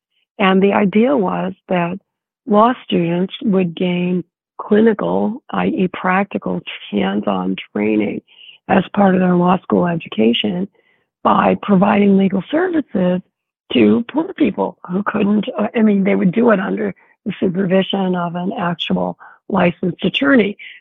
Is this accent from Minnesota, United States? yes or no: yes; Minnesota, United States; I grew up in Minnesota, but my mother was a transplanted New Yorker, very unhappily transplanted.